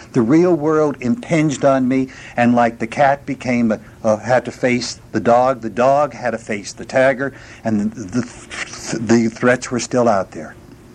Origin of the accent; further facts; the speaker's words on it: Hazleton, Pennsylvania, United States; now in Oklahoma, United States; But I grew up in Hazleton, Pennsylvania, and we had ethnic pockets all over the place